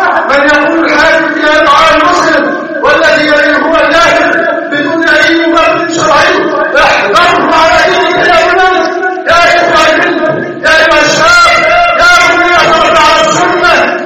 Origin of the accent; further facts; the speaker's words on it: Egypt; اللهم احفظ بلدنا مصر أمانا